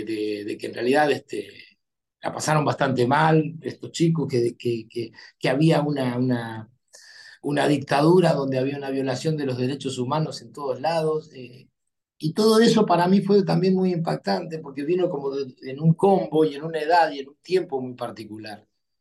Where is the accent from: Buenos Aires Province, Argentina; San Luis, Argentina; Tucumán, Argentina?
San Luis, Argentina; moved away as an adult; now in Buenos Aires, Argentina; yo soy de San Luis, capital, y bueno, allá por mediados de los 80, tomé la decisión de venirme a estudiar actuación a Buenos Aires